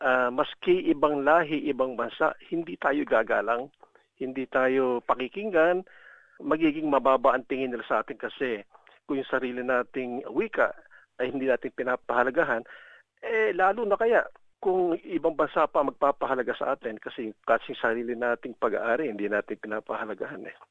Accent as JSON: {"language": "Tagalog", "region": "Central Luzon", "country": "Philippines", "tie": "born or raised there", "said": "Dahil ako tubong Bulacan, kumbaga sa madali ako mag-isip ng mga salita."}